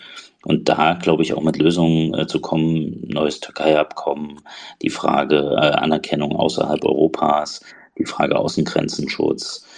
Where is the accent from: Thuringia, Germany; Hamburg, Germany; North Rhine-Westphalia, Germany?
Thuringia, Germany; der Höcker hat mal ein konstruktives Misstrauensvotum bei uns in Thüringen beim Parlament gestellt.